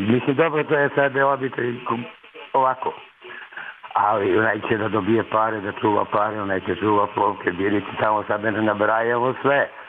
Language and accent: Serbian; Lapovo, Šumadija, Serbia; Ne, mi smo iz sela Lapova, ne kupujemo, imamo šumu svoju